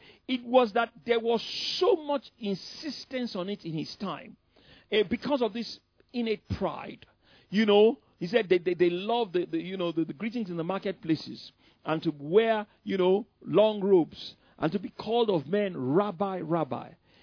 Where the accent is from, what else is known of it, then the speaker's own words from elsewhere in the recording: England, United Kingdom; I just told him I came from England.